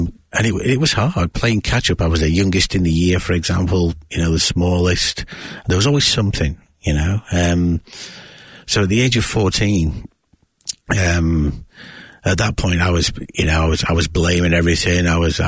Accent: Yorkshire and the Humber, United Kingdom; Growing up in South Yorkshire in England, you know, very much a pub culture

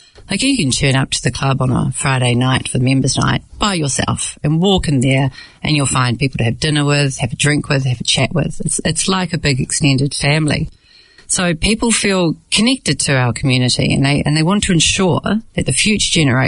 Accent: Oratia, Auckland, New Zealand; I was born here, as were my parents, but we were raised Delhi. You know, we grew up in Oratia with millions of cousins

